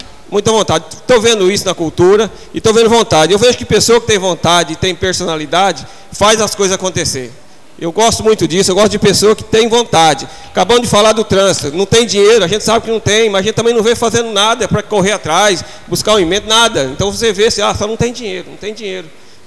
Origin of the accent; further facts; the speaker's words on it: Naviraí, Mato Grosso do Sul, Brazil; eu gosto de Naviraí, sou de Naviraí, não vou mudar daqui.